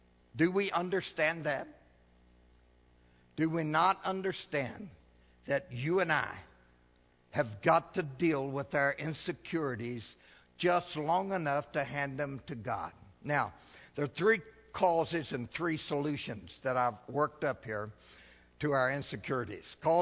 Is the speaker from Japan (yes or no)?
no; United States; born there; I'm American. American born.